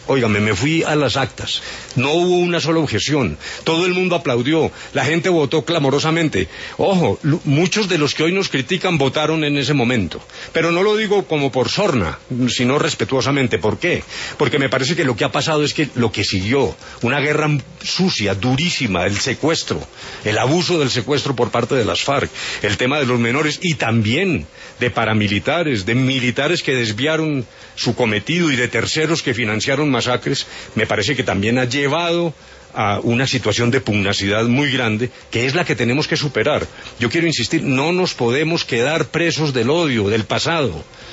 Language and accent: Spanish; Manzanares, Caldas, Colombia; born there; Yo nací en Manzanares, estudié en la universidad pública.